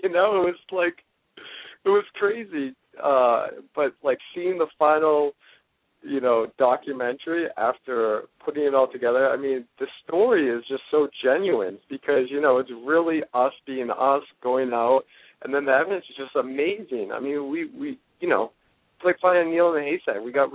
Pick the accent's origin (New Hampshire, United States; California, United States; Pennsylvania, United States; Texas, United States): New Hampshire, United States; also born or lived in Las Vegas; The East Coast, I grew up back here in New Hampshire, right on the border of Mass, near Lowell, Lawrence, all that stuff. And I just recently moved back through to New Hampshire. I was living in Vegas for 13 years.